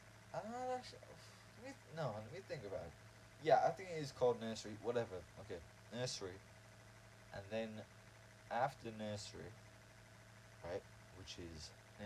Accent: Ireland; I'm from Ireland, so I have a different way of thinking about it

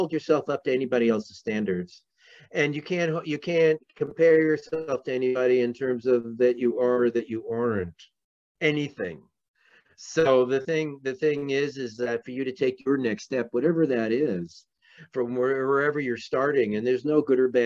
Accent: New York City, New York, United States; So, I mean, growing up in New York City, I kind of felt I needed that.

